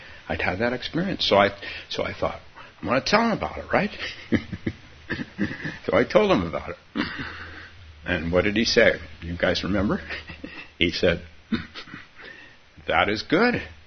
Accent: San Francisco, California, United States; I was in San Francisco, which is kind of my hometown

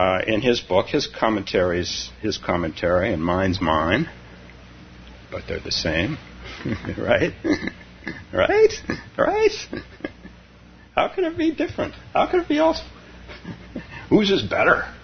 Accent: West Coast, United States; I'm from the West Coast, and I went to Stanford University

